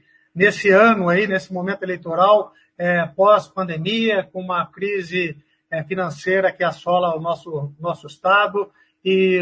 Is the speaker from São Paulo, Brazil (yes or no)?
no; Cornélio Procópio, Paraná, Brazil; os valores, os princípios que eu fui criado em Cornélio Procópio, né? Lá aí no Nortão do Paraná, sou pé vermelho, com muito orgulho